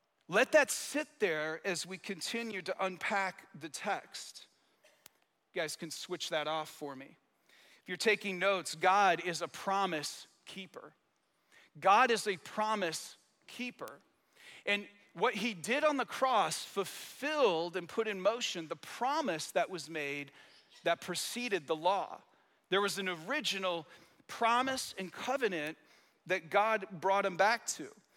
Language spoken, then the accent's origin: English; Michigan, United States; I got to tell you, I grew up in Michigan, blue collar. I got a lot of grit.